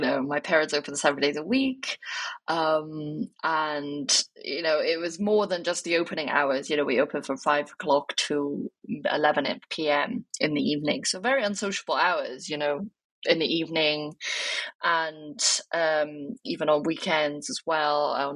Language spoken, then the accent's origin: English; Wales, United Kingdom; when people would ask me like, oh, where are you from? And then I would say, I'm from Wales.